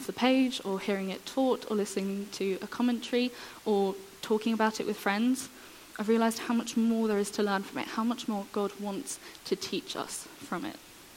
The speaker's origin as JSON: {"language": "English", "town": "Jerusalem", "region": "Jerusalem District", "country": "Israel", "tie": "born or raised there", "said": "I'm from Jerusalem. I was born and raised there, as was most of my family."}